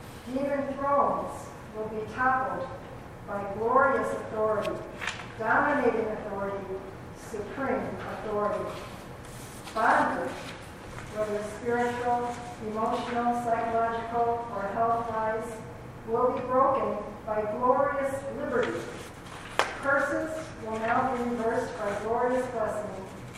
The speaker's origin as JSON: {"language": "English", "town": "Plano", "region": "Texas", "country": "United States", "said": "since I'm a neighbor from Plano"}